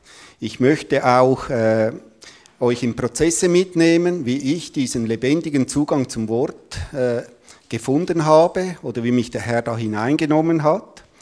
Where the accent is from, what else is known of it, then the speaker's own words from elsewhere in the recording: Eastern Switzerland, Switzerland; und ich komme aus der Ostschweiz und bin verheiratet.